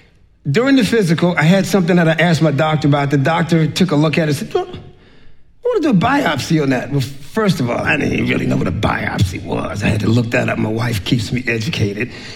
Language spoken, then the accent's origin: English; Washington, District of Columbia, United States; I grew up in Northwest DC. It was not a really rough neighborhood, but if some of y'all were there, you say it was a rough neighborhood.